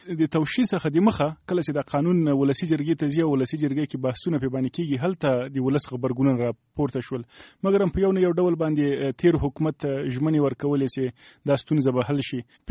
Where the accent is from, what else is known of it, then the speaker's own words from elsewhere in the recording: Paktika, Afghanistan; زه د پکتیکا ولایت یم.